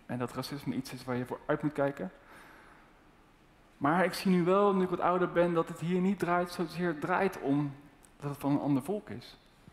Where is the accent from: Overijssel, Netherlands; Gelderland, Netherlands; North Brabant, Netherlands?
Overijssel, Netherlands; in het Overijsselse dorp waar ik opgroeide en waar iedereen blank was, en mijn hele klas ook, de hele school ook